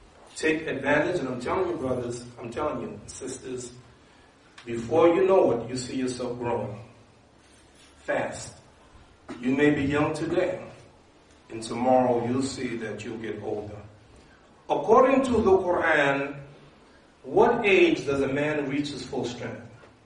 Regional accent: New York, United States; I'm from New York. We don't like Boston.

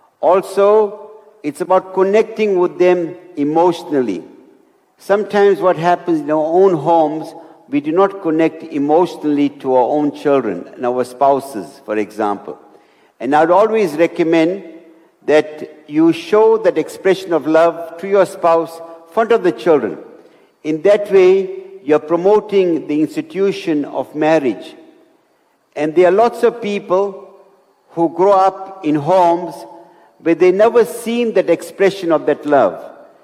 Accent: Potchefstroom, North West, South Africa; And so I went home to my hometown, Poschefstroom, in South Africa.

